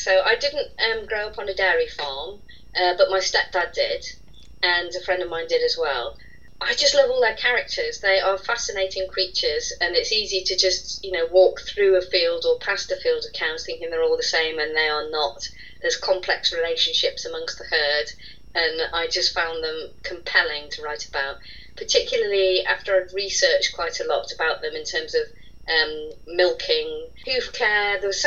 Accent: Yorkshire and the Humber, United Kingdom; And I'm from that area of the world. I'm from the South Yorkshire, Derbyshire border. And my parents retired to a place just down the road from Baslow

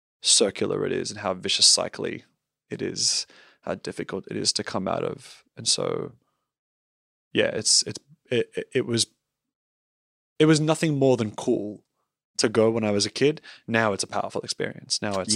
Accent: Australia; accent: Aussie; My accent was still mostly Aussie and they didn't really get it.

